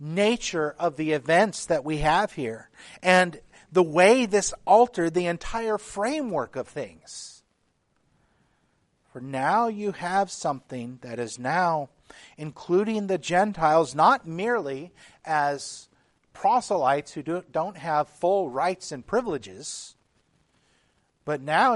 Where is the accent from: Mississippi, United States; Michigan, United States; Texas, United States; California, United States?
Texas, United States; A spread that, you know, those of you know I'm from Texas, a spread that any boy from Texas or a southern state would look at and go, yum